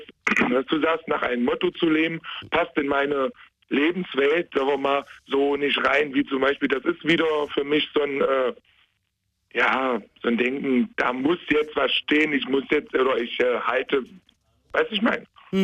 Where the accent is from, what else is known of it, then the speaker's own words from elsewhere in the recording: Saxony-Anhalt, Germany; ich bin kein Kölner, ich komme aus Sachsen-Anhalt